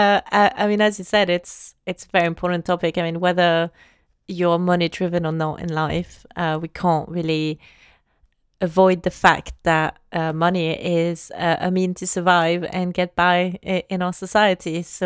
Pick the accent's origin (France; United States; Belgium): France; I mean, I'm from France and I feel like France is way worse than the UK